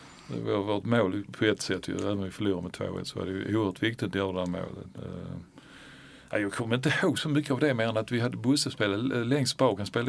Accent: Malmö, Skåne, Sweden; Men vi var ju född på Möllevången ju, så att vi gick in i parken där och med kompisarna så tog vi oss in.

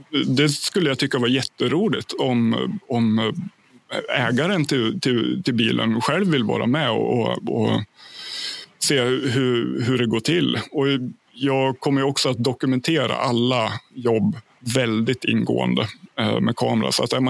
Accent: Ljusdal, Gävleborg County, Sweden; Min hemkommun, Ljusdals kommun. Det ligger 30 mil norr om Stockholm på ett ungefär.

